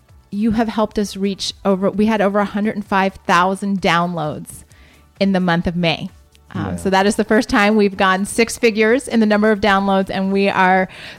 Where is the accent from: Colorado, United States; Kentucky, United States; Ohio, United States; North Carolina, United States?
Ohio, United States; Columbus; I would love to be doing a meetup in my hometown. Mm-hmm. I want to say our hometown, but there's no way you're claiming Columbus.